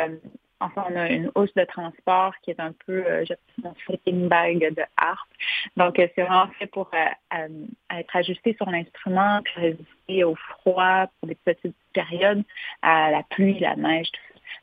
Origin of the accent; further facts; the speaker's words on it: Trois-Rivières, Quebec, Canada; On était abonnés à l'Orchestre symphonique de ma ville natale, Trois-Rivières.